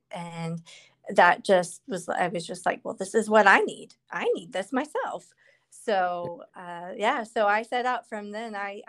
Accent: Virginia, United States; also born or lived in Minnesota; I mean, I'm from Virginia. We moved back from Minnesota to Virginia, where my parents are originally from, when I was in my ninth grade year.

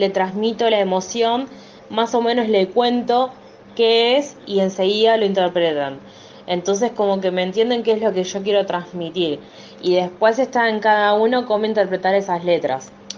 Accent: Lomas de Zamora, Buenos Aires Province, Argentina; Somos de Buenos Aires, yo soy de Lomas de Zamora y el resto de los chicos es de La Plata y Quilmes.

